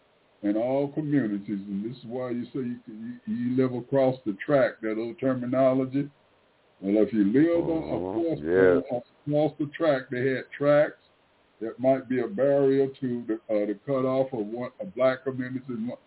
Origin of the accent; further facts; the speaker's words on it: Delaware, United States; But I'm from Delaware, and I'm from that rural area. I know all about Sussex County, Delaware, and it's worse today than it was when I was a kid.